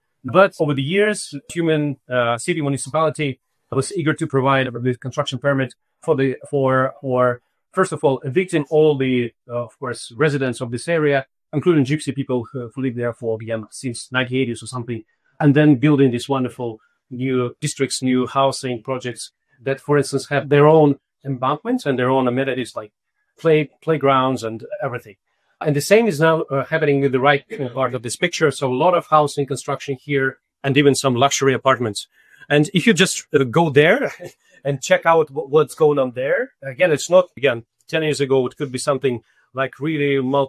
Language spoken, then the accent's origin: English; Tyumen, Tyumen Oblast, Russia; So one of them is Tumen, Russia, my hometown, where I've done some field work and I observed over the years.